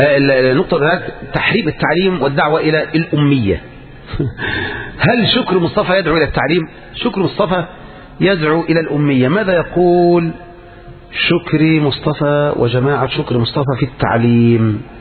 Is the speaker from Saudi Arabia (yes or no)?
no; Egypt; هو احنا من مصر ولا من السودان يا أخوان، من فرنسا ولا من الصين، ألسنا من مصر